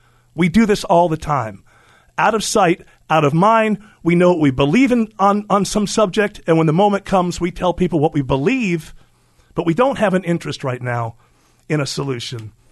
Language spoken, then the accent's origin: English; United States; the answer is I'm an American, therefore I didn't see it.